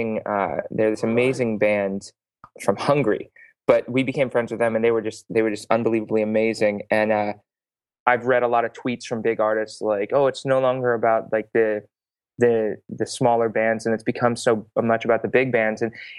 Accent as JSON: {"language": "English", "town": "San Francisco", "region": "California", "country": "United States", "said": "Well, we're from San Francisco."}